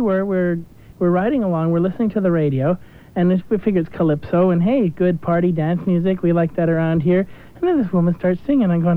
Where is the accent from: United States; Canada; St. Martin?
Canada; they could clearly see we're from Canada